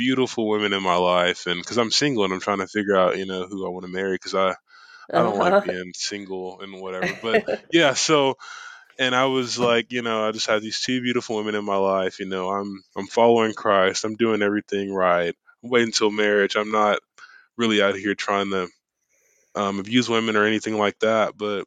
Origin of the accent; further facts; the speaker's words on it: Houston, Texas, United States; And I am from Houston, Texas.